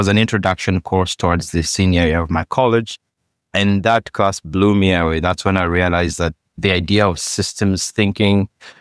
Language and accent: English; Uganda; accent: Ugandan English; English is a second language; now in United States; I'm just a professor here at the University of Minnesota. And I'm originally from Uganda, if you can tell from my, I like to joke that it's my Uganglish accent, which is a blend of English plus three Ugandan languages that I speak.